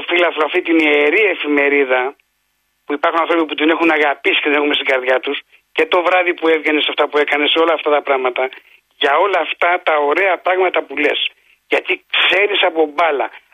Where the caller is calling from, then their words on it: Ilion, Attica, Greece; είμαι από το Ήλιον.